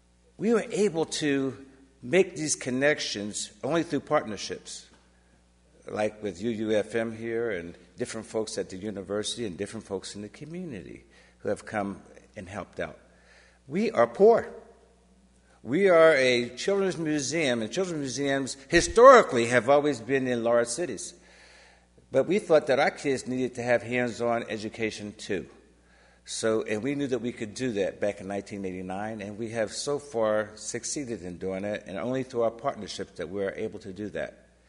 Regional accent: New Jersey, United States; let them play like I used to play in nature growing up in New Jersey.

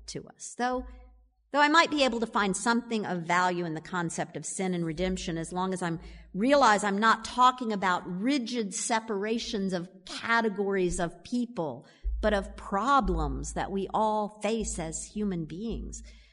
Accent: the South, United States; I grew up in the South

